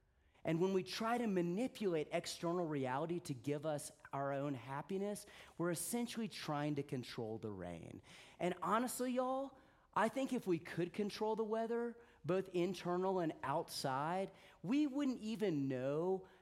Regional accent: Deep South, United States; I grew up in the Deep South, and when I left the sunny southern climes for the chillier weather of New England

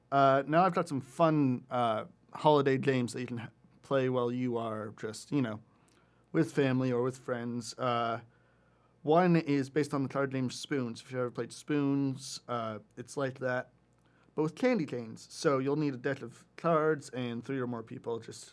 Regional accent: Cambridge, Ontario, Canada; I'm actually from Cambridge, too.

